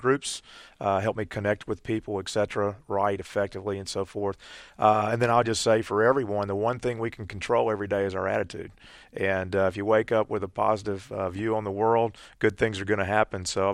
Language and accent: English; Louisiana, United States; But the point being is that Penn Square was a known institution to me growing up in Louisiana.